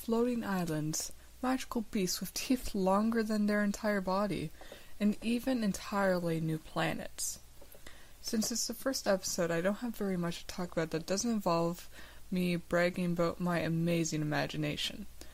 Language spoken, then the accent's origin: English; Canada; I am Canadian and I've never traveled outside of Ontario and Quebec.